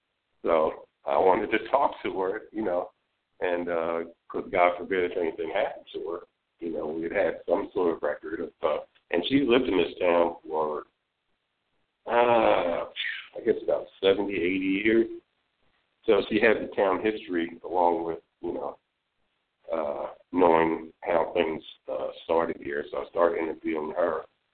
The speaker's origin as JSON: {"language": "English", "town": "Philadelphia", "region": "Pennsylvania", "country": "United States", "tie": "born or raised there", "said": "I grew up in Philadelphia, so I went to, of course, the Liberty Bell. I went over to Valley Forge, you know, everything in the area."}